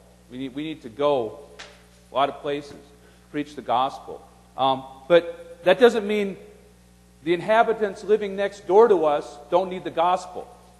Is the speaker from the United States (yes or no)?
yes; Madison, Wisconsin, United States; also born or lived in California; I'm from Madison, Wisconsin. And probably you all would know where that is, right? Now, I used to be from California until recently.